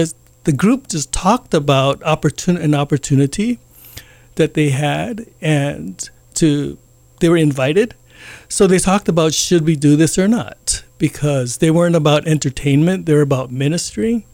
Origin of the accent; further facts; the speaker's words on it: Honolulu, Hawaii, United States; also born or lived in Dallas; I grew up in Honolulu, Nu'uanu Valley, born and raised, and lived here until about 1987.